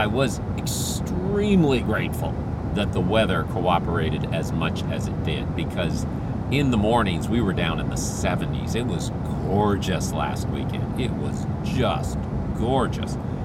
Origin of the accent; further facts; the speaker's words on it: Philippines; now in United States; I remember this. I grew up in the Philippines. So I'm still on the tail ends of that.